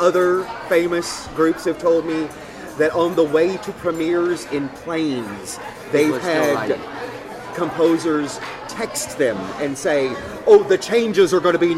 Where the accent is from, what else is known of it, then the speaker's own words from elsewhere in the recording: Louisville, Kentucky, United States; now in Texas, United States; I am actually from the city, but my parents grew up in the southern hills of Kentucky, and Louisville, Kentucky, as long as I have lived in Texas, which I've lived in Texas now longer than I lived in Louisville, Kentucky